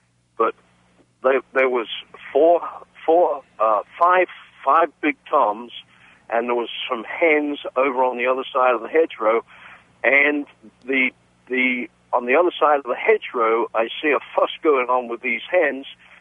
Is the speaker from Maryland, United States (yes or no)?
yes; Royal Oak, Maryland, United States; Listen, I'm from Royal Oak in Maryland.